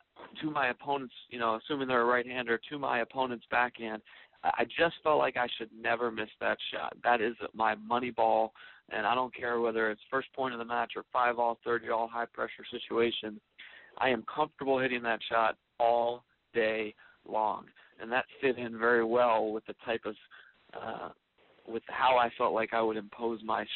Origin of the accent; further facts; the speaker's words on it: Washington, District of Columbia, United States; I grew up in Washington, D.C., went to a regular high school